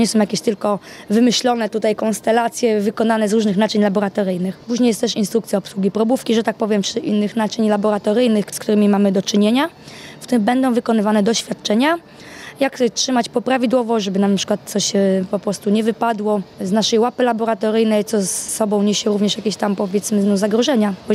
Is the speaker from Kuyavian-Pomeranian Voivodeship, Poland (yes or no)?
yes; Toruń, Kuyavian-Pomeranian Voivodeship, Poland; jestem z Torunia